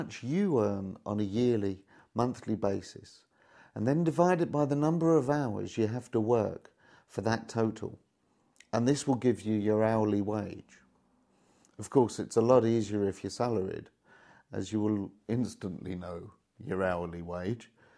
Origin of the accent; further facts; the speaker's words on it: England, United Kingdom; Secondly, England, which is my home country, ended up with a total of 12 points from a theoretical 516.